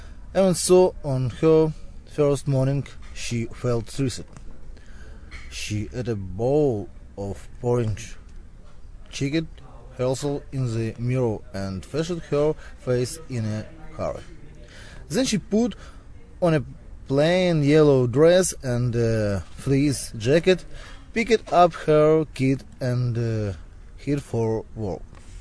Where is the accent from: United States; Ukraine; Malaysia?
Ukraine; born there; English is a second language; I was born in Ukraine. I'm 29 years old. I studied at the Kyiv Military Lyceum in Ukraine.